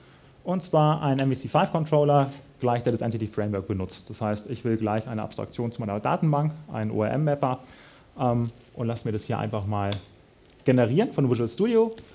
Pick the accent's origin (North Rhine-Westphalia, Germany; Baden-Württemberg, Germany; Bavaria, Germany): Bavaria, Germany; Munich; Ich komme übrigens aus München. Wunderschöne Stadt.